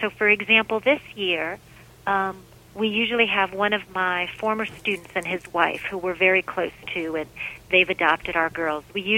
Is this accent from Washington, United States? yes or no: no; Albany, New York, United States; I grew up in Albany, New York, and they have a ton of snow.